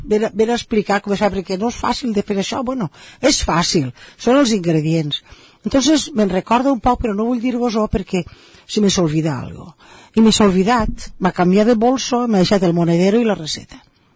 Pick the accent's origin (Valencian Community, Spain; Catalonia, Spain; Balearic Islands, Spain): Valencian Community, Spain; Oliva; No la coneixia al meu poble. I es va quedar embluïda de veure el poble d'Oliva.